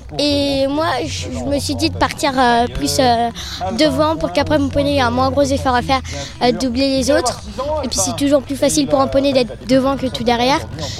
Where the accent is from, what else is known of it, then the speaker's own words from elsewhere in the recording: Maisons-Laffitte, Île-de-France, France; De Maison Lafitte.